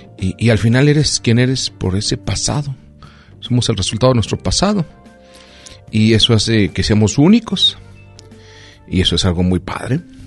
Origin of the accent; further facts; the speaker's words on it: La Barca, Jalisco, Mexico; Yo recuerdo, estaba chico y había una vecina allá en La Barca, donde yo nací.